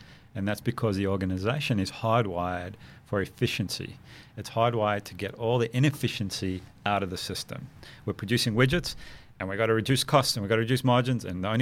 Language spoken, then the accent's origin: English; South Africa; growing up in South Africa